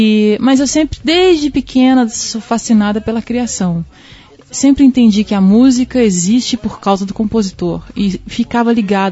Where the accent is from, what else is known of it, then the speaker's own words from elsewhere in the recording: Alto Garças, Mato Grosso, Brazil; eu sou mato-grossense, de uma cidade muito pequena chamada Alto Garças.